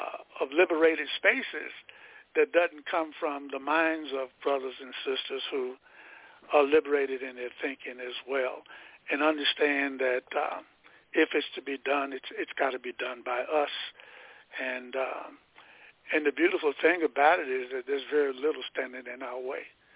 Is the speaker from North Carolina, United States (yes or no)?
yes; Charlotte, North Carolina, United States; also born or lived in Durham, North Carolina; And, of course, Charlotte is my hometown, and that's where I was born and raised.